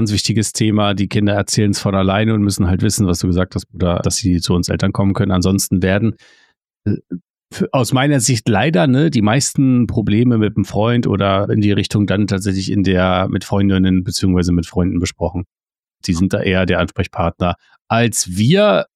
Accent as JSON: {"language": "German", "region": "Berlin", "country": "Germany", "said": "Also, ah, wir kommen aus Berlin. Für uns ist überall die Spree."}